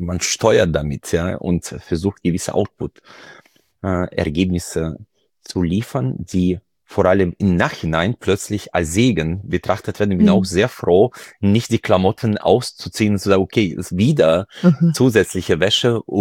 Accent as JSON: {"language": "German", "town": "Freiburg", "region": "Baden-Württemberg", "country": "Germany", "said": "Und ich bin ja selbst aus Freiburg"}